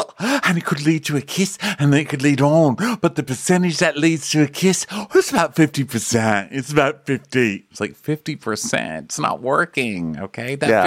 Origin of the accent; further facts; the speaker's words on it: Wisconsin, United States; I'm from Wisconsin and this is just how we are.